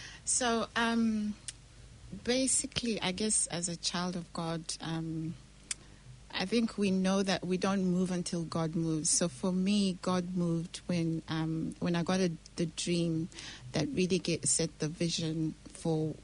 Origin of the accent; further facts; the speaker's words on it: Kenya; I'm from Kenya.